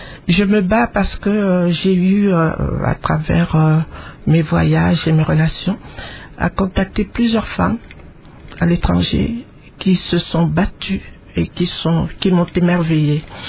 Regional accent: Kinshasa, DR Congo; also born or lived in Republic of the Congo / Belgium; Je suis née à Léopoldville, Kinshasa actuellement. J'ai toujours vécu à Kinshasa. J'ai fait mes études primaires au Congo Brazza, une partie ici.

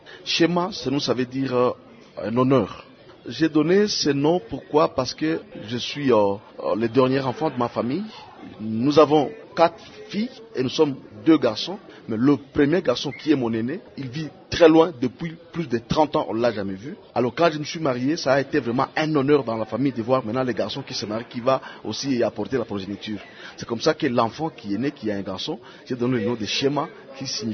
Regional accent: Rutshuru, North Kivu, DR Congo; chez nous à Rutshuru par rapport à la culture. Il y a des noms que nous donnons par rapport à notre culture de Rutshuru.

